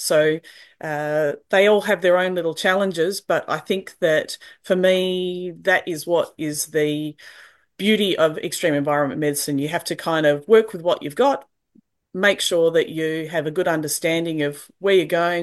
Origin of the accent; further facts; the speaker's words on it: Tasmania, Australia; I'm from Tasmania